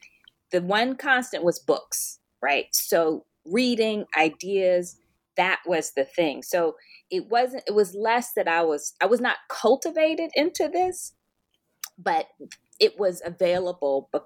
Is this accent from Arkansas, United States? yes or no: no; Birmingham, Alabama, United States; born there; So I was born in Birmingham, Alabama. My mother was too, and most of her siblings.